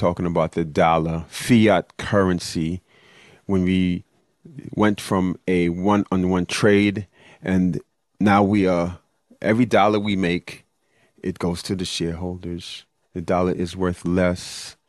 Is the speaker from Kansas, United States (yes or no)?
no; Brooklyn, New York, United States; And I came down here from Brooklyn, New York City, and to Florida.